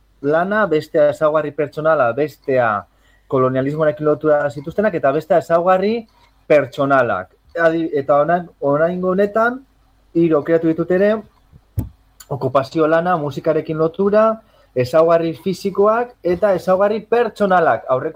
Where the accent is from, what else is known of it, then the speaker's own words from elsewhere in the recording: Lemoa, Basque Country, Spain; nire herria lemoan, nire kuadrian